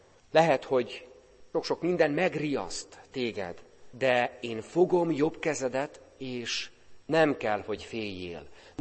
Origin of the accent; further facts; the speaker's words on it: Hungary; És lehet, hogy mi magunk is, talán magyarként, ezekben a napokban, ezekben a hónapokban